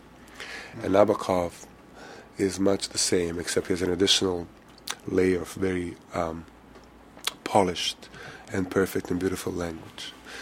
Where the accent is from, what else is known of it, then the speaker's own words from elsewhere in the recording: United States; I am American.